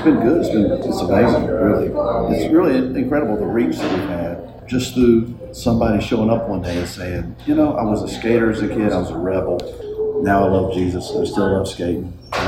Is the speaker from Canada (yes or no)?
no; Winston-Salem, North Carolina, United States; So I grew up in Winston-Salem. That's my hometown.